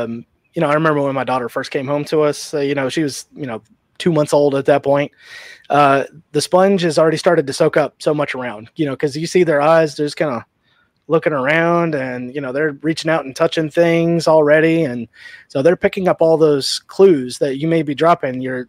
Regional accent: Sun Valley, Nevada, United States; right outside Reno in a little place called Sun Valley, which is the largest amalgamation of trailer parks in the known universe.

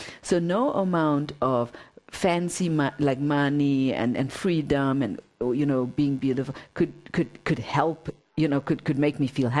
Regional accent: Zimbabwe; especially growing up in Zimbabwe

